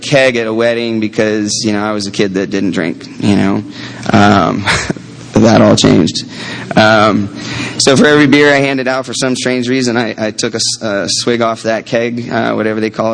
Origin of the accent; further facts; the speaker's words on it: Tampa, Florida, United States; I also was born and raised in Tampa, Florida in 1973, contrary to appearance.